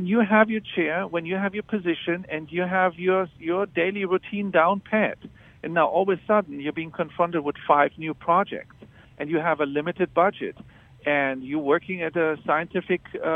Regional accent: Germany; English is a second language; and I you know, I grew up in Germany

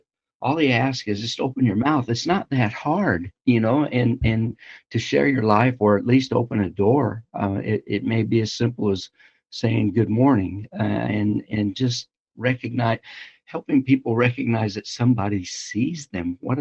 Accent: Illinois, United States; When I was a little boy, like growing up in Illinois, there was a television show on Sunday mornings called The Christophers

